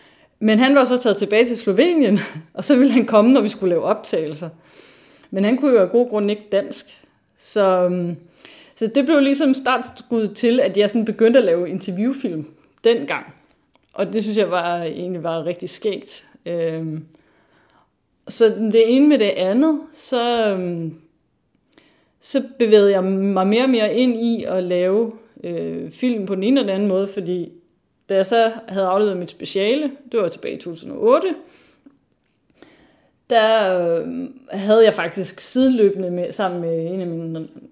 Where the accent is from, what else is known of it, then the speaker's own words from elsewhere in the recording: North Denmark Region, Denmark; jeg er opvokset i Nordjylland. Men som datter af to sønderjyder. Mine forældre flyttede derop, fordi min far han fik job som dyrlæge